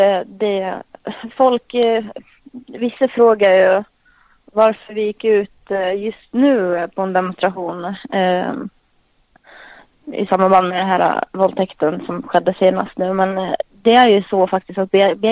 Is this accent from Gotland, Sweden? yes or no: yes; Gotland, Sweden; Jag är vanlig gotlänning. 26 år gammal, bor på Gotland.